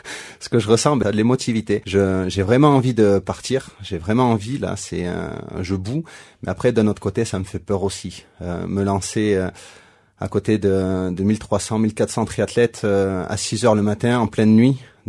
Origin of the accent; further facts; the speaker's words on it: Guillestre, Provence-Alpes-Côte d'Azur, France; voyais cette course mythique passer devant la maison. Donc je suis originaire de Guillestre.